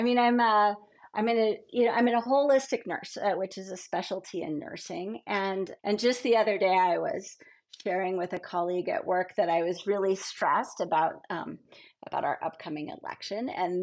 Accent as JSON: {"language": "English", "region": "New Mexico", "country": "United States", "tie": "born or raised there", "said": "I grew up in New Mexico, so I'm a first generation New Mexican, and New Mexico is at the tail end of the Rocky Mountains."}